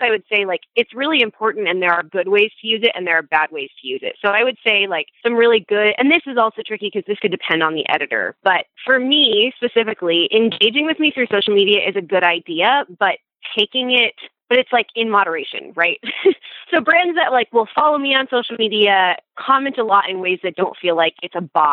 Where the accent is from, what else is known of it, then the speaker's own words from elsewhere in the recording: Philippines; She knew that I grew up in the Philippines.